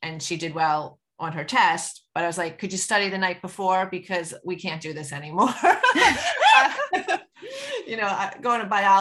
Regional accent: Short Hills, New Jersey, United States; I'm from Short Hills, New Jersey, and I live with my 2 boys and husband

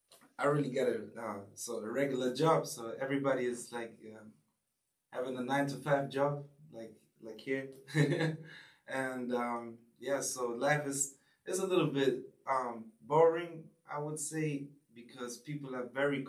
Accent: Frankfurt, Hesse, Germany; English is a second language; I'm from Frankfurt, the Main, Germany.

